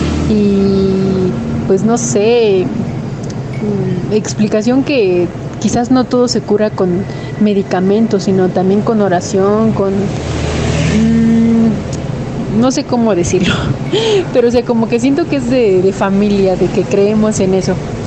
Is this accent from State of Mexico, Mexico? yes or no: yes; Amecameca, State of Mexico, Mexico; de Amecameca, Estado de México.